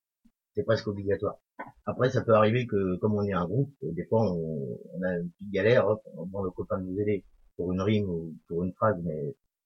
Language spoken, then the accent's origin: French; Normandy, France; now in Saint-Lô, France; J'ai grandi près de Caen, mais ça fait 10 ans que j'habite à Saint-Lô maintenant.